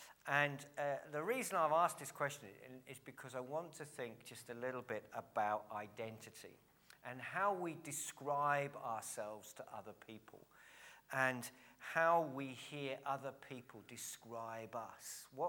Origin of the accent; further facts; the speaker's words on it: Cambridge, East of England, United Kingdom; now in Sutton Coldfield, United Kingdom; Those who don't know me, I'm from Cambridge, but I'm minister of a church in Sutton Coalfield on the edge of Birmingham.